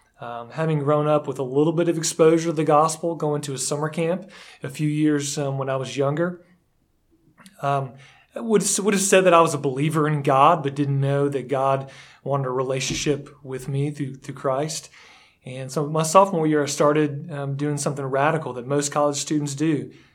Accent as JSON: {"language": "English", "town": "Boca Raton", "region": "Florida", "country": "United States", "also_born_or_lived": "Fort Lauderdale", "lives_now": "Kings Mountain, United States", "said": "I am from Boca Raton, Florida, born in Fort Lauderdale. So I'm a South Florida guy, and I live here in Big K-Town, Kings Mountain."}